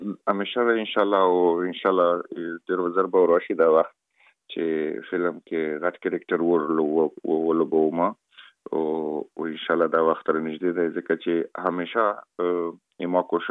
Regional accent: Afghanistan; خلک خبر دي چې زه افغان یم او په بالیوډ کې کوم فلمو کې کار کوم

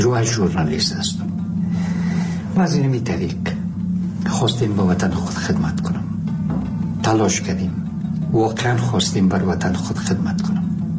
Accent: Afghanistan; من یک افغان هستم به افغان بودن خود افتخار میکنم.

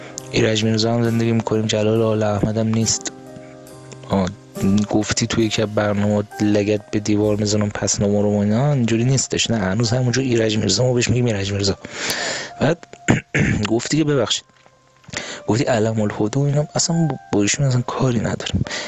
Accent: Mashhad, Razavi Khorasan, Iran; من مشهدی هستم.

